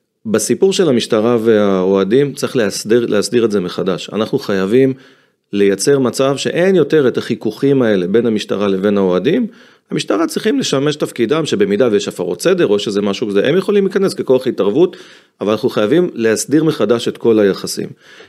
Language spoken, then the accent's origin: Hebrew; Yavne, Central District, Israel; גדלתי ביבנה בשנות ה-80, אתה גדל בצורה אחרת כשאתה גדל בשכונות האלה.